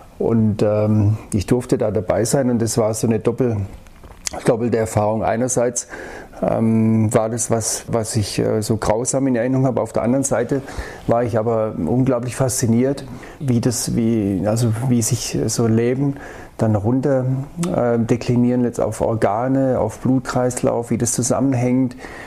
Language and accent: German; Baden-Württemberg, Germany; im Schwarzwald, wo ich herkomme